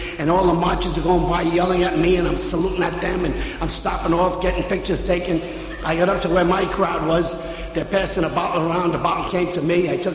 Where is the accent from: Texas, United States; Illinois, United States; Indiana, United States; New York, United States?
New York, United States; Yorkville; Now, I live in 86th Street, and I'm born and raised in Yorkville, and on St. Patrick's Day, just generations of Yorkvilleites come back